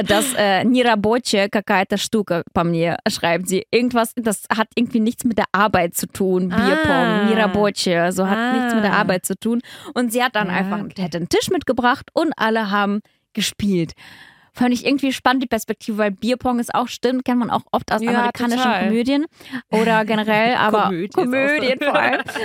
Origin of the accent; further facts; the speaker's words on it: Germany; Habe es aber trotz Studium in Klammern nie selber gespielt in Klammern und das als Deutsche